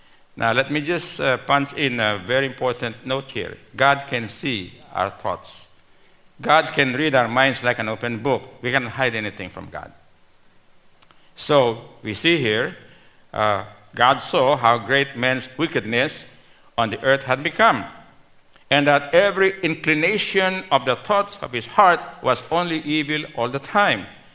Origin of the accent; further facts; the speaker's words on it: Philippines; I'm familiar with this because I'm Filipino, like many of you.